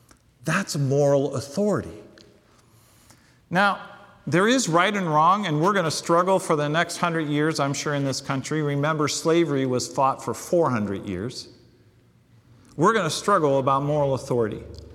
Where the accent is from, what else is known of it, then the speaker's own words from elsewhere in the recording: Portland, Oregon, United States; It can't be because I'm from Northeast Portland. It can't be because I'm a United States citizen.